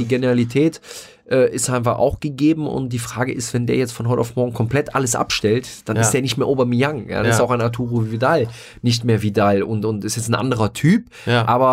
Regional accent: Mönchengladbach, North Rhine-Westphalia, Germany; born there; ich bin als gebürtiger Gladbacher Rheinländer, glaube ich, der unkompliziertste Typ überhaupt

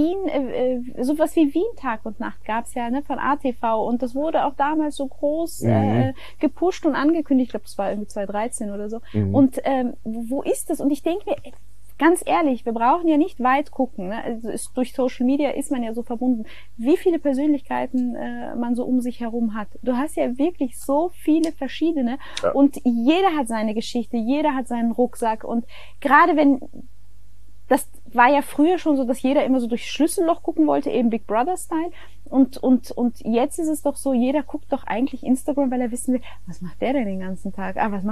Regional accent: Germany; ich kann ja nicht so viel dazu sagen als Deutsche

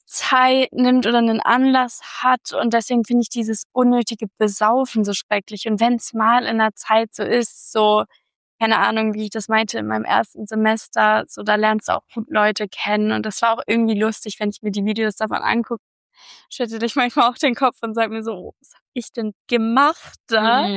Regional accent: Hamburg, Germany; Ich bin ja ein Hamburger Mädchen

